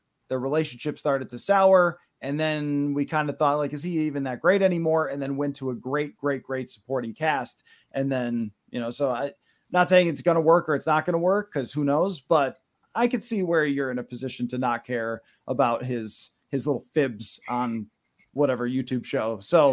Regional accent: Buffalo, New York, United States; obviously I'm from Buffalo

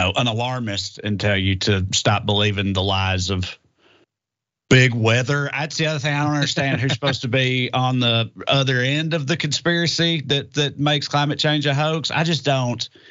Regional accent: the South, United States; It's especially wild to me coming from like the right, because like I'm from the South.

